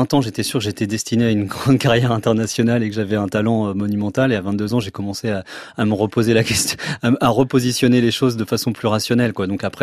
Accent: Vernon, Normandy, France; pas la même maison, mais en tout cas toujours dans la même ville, ouais.

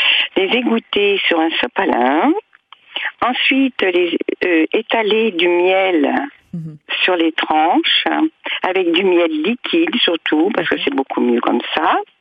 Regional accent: Noisy-le-Sec, Île-de-France, France; Non, je n'ai pas dit 18e, madame, je suis de Noisy-le-Sec.

